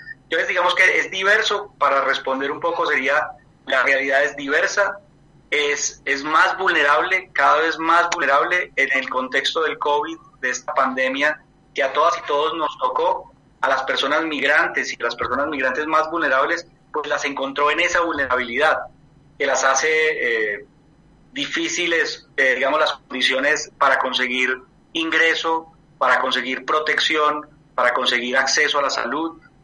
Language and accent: Spanish; Manizales, Caldas, Colombia; desde una ciudad cafetera en Colombia, Manizales. Una ciudad, inclusive, nosotros como colombianos, como habitantes, como nacidos en esta ciudad, una ciudad que por mucho tiempo no tuvo mayor migración.